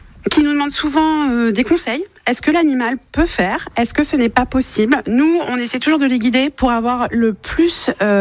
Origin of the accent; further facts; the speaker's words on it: Mouzé, Centre-Val de Loire, France; j'ai 48 ans. J'habite en Touraine depuis mon enfance. Très spécifiquement, j'étais de Mouzé.